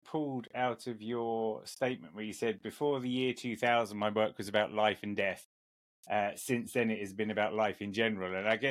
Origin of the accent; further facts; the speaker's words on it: England, United Kingdom; Now, I'm obviously an Englishman